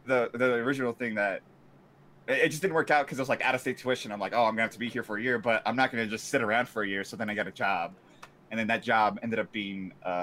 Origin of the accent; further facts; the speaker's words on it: Utah, United States; also born or lived in Brazil; I born and raised in Brazil until the tender age of 6, and then I came over to good old Utah.